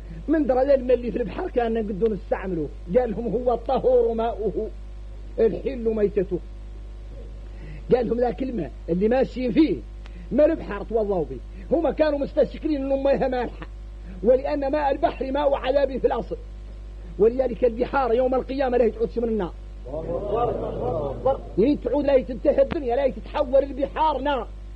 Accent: Mauritania; احنا موريتاني

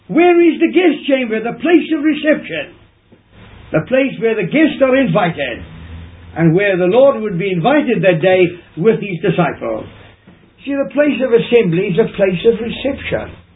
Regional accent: South Africa; I grew up in the Anglican Church in South Africa.

